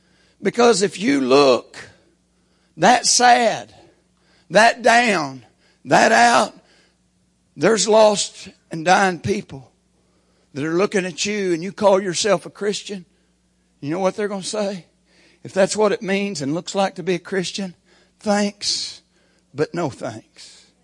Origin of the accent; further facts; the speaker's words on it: Locust Grove, United States; And when I grew up 30 years in Locust Grove and somebody would at least invite me to church